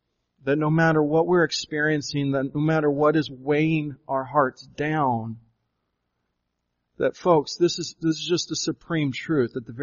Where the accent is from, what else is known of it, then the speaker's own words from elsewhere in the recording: Arizona, United States; Growing up in Arizona, I didn't really hear that a lot. You know, 90% of Arizonans do not go to church